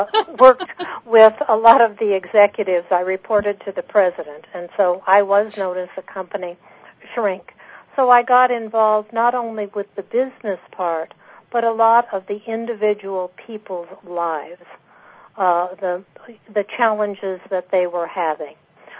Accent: West Coast, United States; I'm from the West Coast

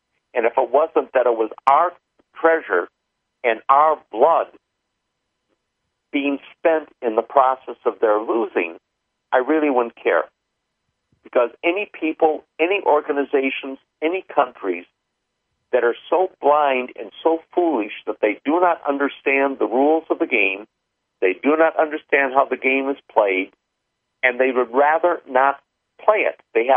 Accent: United States; As I've told people a number of times, I'm an American. I care about what happens to this country.

